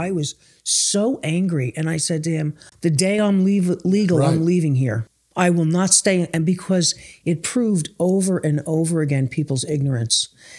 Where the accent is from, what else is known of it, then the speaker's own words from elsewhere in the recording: Newark, New Jersey, United States; When I grew up in Newark, but in third grade, my parents moved across the river mm-hmm. to a suburb.